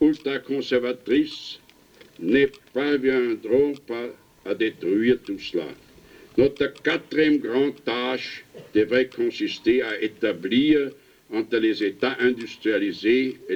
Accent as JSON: {"language": "German", "country": "Austria", "said": "Und da ich aus Österreich komme, möchte ich Ihnen noch eines sagen. In wenigen Tagen werden wir Österreicher die 30. Wiederkehr des Abschlusses des Staatsvertrages"}